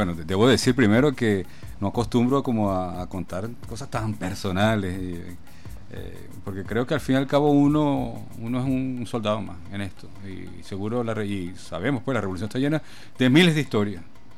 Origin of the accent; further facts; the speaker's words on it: Venezuela; como venezolano de este tiempo